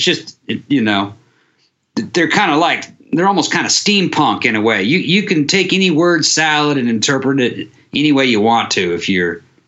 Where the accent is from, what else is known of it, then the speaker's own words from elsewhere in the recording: United States; I'm a veteran of the 101st Airborne Division. I'm ex-infantry, you know. I like being an American